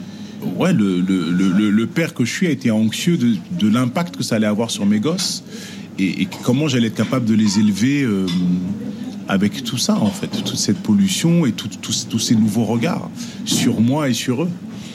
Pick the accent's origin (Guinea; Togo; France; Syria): France; je suis français